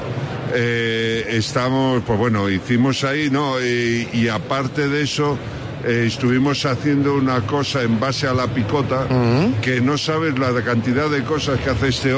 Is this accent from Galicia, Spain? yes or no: yes; A Coruña, Galicia, Spain; Pues yo soy de las afueras de Extremadura, soy de Galicia, ya, de Coruña, sí.